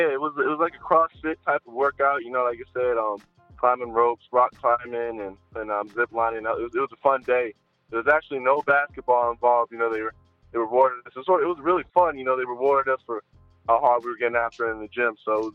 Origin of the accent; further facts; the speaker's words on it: United States; Obviously, I'm from the States.